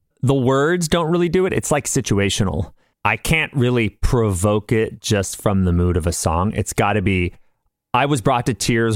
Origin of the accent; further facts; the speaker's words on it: California, United States; Listeners, I'm from the West Coast. We don't have a lot of foliage down in Southern California.